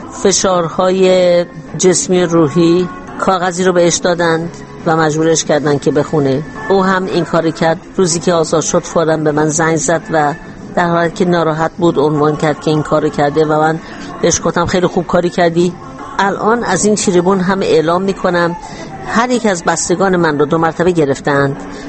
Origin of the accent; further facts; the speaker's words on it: Iran; moved away; من روزی که از ایران آمدم بیرون فکر کردم همه چیزم رو از دست دادم